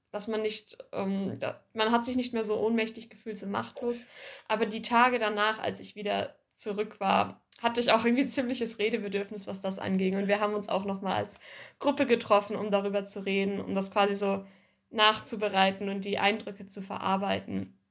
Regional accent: Baden-Württemberg, Germany; bei uns im Dorf, also dort, wo ich herkomme, in der Nähe von Heilbronn.

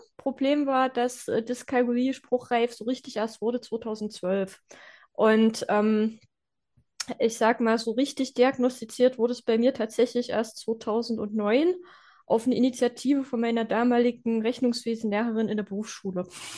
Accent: Pößneck, Thuringia, Germany; ich komme aus Pößneck, das ist im lauschigen Thüringen, mitten in der Pampa allerdings.

